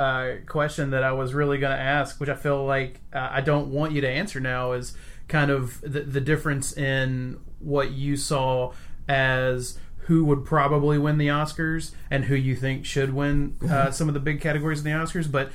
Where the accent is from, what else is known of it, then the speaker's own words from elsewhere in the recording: the South, United States; I want to say Chazelle, but that's only because I'm from the South.